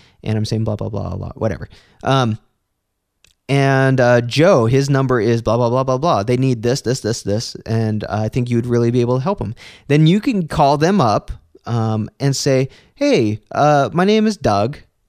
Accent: Philippines; For me, when you're working directly for me as a Filipino virtual assistant, you get bonuses, you get a steady paycheck, and so on.

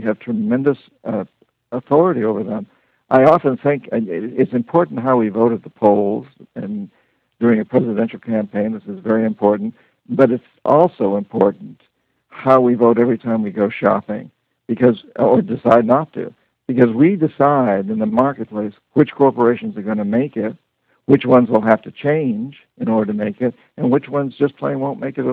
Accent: New Hampshire, United States; I grew up in New Hampshire where you judge everything by hills and mountains.

